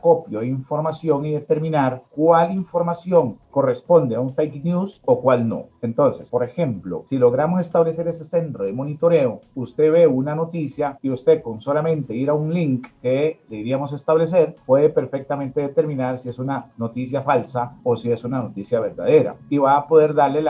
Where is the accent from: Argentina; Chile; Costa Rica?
Costa Rica; como costarricenses, nos debemos sentir muy orgullosos